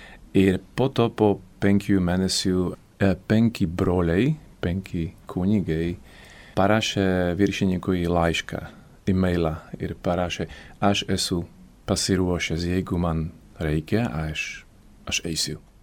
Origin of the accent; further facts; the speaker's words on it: Slovakia; Lithuanian is a second language; now in Lithuania; Mes esam iš Slovakijos.